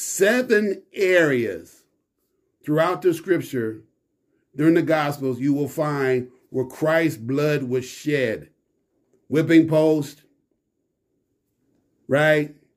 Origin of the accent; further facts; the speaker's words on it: New York, United States; Me from Windsor Terrace.